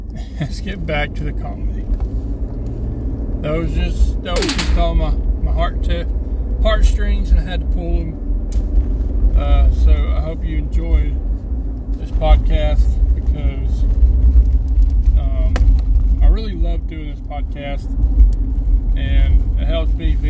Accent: the South, United States; accent: southern; I'm going to talk like this, and I'm still southern.

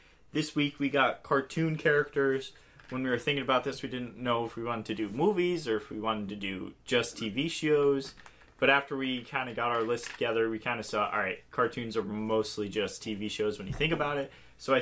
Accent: East Coast, United States; We're from the East Coast. In-N-Out is only on the West Coast.

